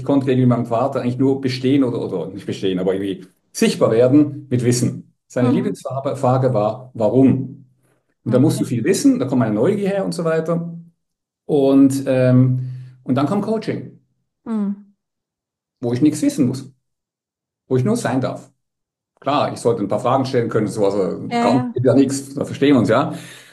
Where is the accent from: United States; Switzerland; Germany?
Switzerland; Basel, Basel-Stadt; Ich bin in der Schweiz aufgewachsen, ja. Genau. Also